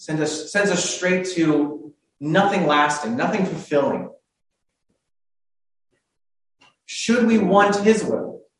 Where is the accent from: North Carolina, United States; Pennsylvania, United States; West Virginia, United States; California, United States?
Pennsylvania, United States; Chambersburg; when I grew up in Chambersburg, out near Greenwood Hills, as most of you probably know